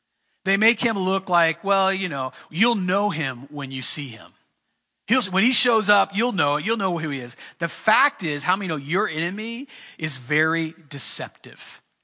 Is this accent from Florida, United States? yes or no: yes; Florida, United States; And I grew up in Florida where that was pretty normal for us.